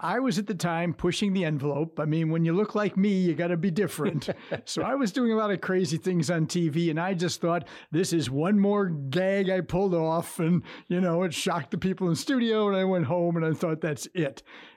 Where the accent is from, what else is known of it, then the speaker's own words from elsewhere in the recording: Detroit, Michigan, United States; I grew up in Detroit, Dave. I was born in the city of Detroit, grew up in the suburbs of Detroit.